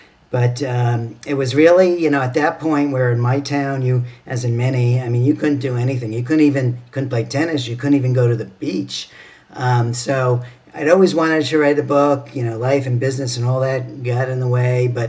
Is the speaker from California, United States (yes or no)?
no; New York, United States; also born or lived in Connecticut; now in Sarasota, United States; I'm originally from New York and then many years in Connecticut. And then about 9 years ago, we moved down to Florida